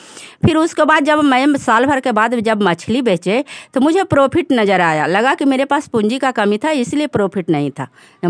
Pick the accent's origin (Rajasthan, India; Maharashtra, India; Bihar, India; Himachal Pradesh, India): Bihar, India; Mirzapur; ग्राम मिर्जापुर, पंचायत पिलिच, परवलपुर के रहने वाली हूँ।